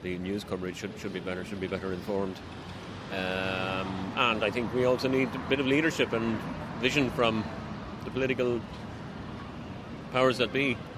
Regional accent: Ireland; I'm Irish, living in Dublin, just outside Dublin.

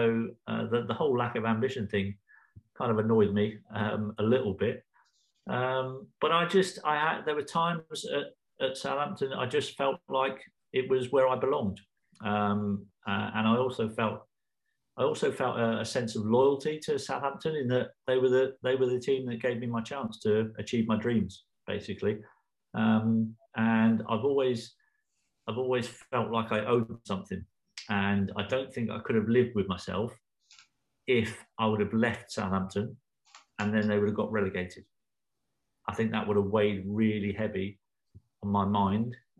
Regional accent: Guernsey; as an 8-year-old kid growing up in Guernsey, where no footballer had ever played for England

